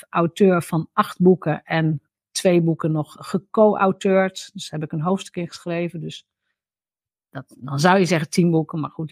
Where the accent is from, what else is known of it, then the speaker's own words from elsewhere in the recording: Drenthe, Netherlands; Nou, ik ben opgegroeid in Drenthe.